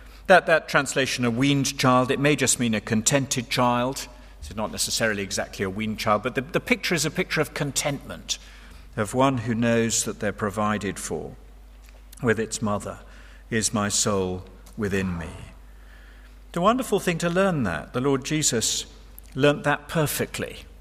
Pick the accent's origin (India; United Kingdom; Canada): United Kingdom; I don't think this is just because I'm British.